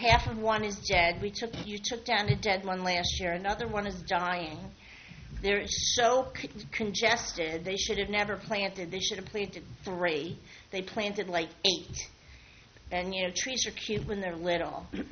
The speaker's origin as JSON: {"language": "English", "town": "New York City", "region": "New York", "country": "United States", "tie": "born or raised there", "said": "Yeah, I was born in New York."}